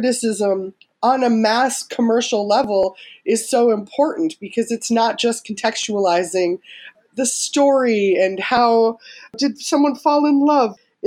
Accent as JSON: {"language": "English", "region": "Minnesota", "country": "United States", "said": "And like I said, I'm from Minnesota, which was heavily populated by the Sioux and other tribes."}